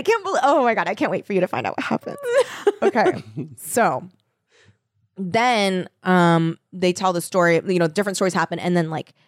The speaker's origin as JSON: {"language": "English", "town": "Torrance", "region": "California", "country": "United States", "said": "I'm from Torrance."}